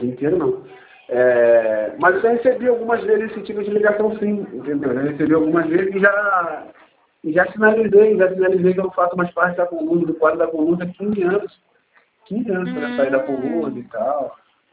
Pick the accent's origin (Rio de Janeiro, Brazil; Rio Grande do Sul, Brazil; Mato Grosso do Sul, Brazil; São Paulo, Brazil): Rio de Janeiro, Brazil; Eu sou do Rio de Janeiro